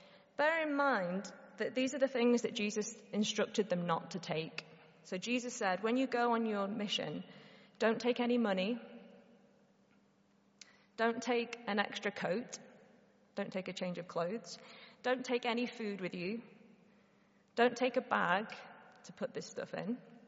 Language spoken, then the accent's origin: English; Liverpool, North West England, United Kingdom; I'm from Liverpool. And so I often do the journey up the M5 and the M6 back home.